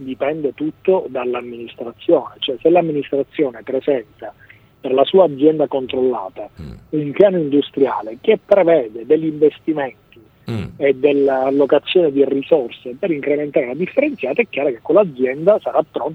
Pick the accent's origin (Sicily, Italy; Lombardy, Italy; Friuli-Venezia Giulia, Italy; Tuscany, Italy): Sicily, Italy; Palermo; da palermitano verace, che tutto ciò che è del nord è buono.